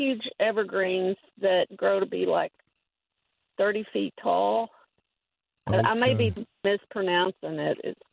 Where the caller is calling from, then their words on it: Texas, United States; About 20 miles outside of Sulphur Springs.